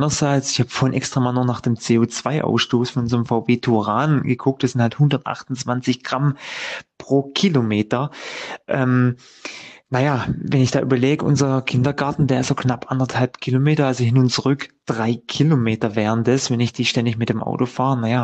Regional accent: Bühl, Baden-Württemberg, Germany; ich komme hier aus Baden-Württemberg, aus dem schönen Bühl.

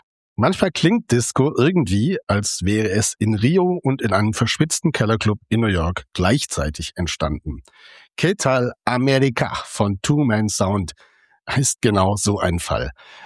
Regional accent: Baden-Württemberg, Germany; Ich als Schwabe

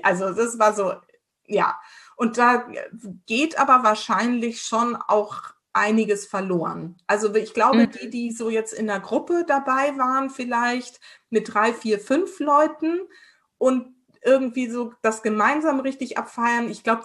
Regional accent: Germany; Und ich so, ja, ich bin aus Deutschland.

